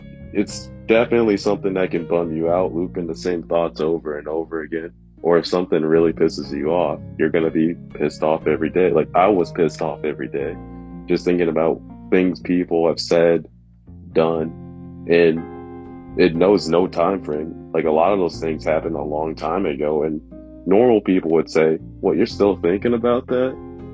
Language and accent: English; Detroit, Michigan, United States; I mean, I'm from Detroit. I mean, we get that all the time.